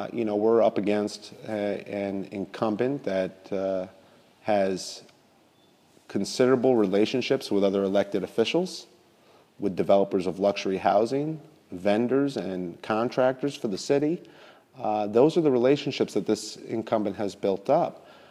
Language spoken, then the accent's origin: English; Albany, New York, United States; The fact that I was born and raised in Albany